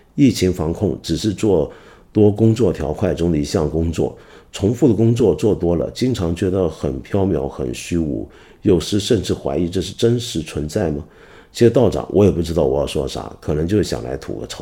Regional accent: Guangdong, China; first language Cantonese; Chinese is a second language; 比如说我是个南方人，我们一帮南方人，尤其我们广东人用广东话在讲的时候

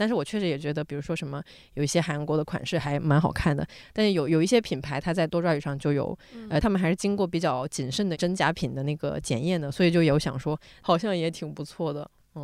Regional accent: Foshan, Guangdong, China; now in Beijing, China; 我在北京一个坐一趟地铁一个小时从我家去另外一个地方，这是在我老家已经可以从佛山直接坐到广州的

